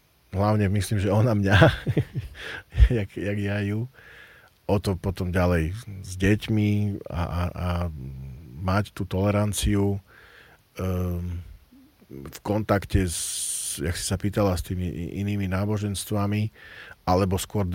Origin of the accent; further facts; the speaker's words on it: Michalovce, Košice Region, Slovakia; lebo ja som vyrastal v Michalovciach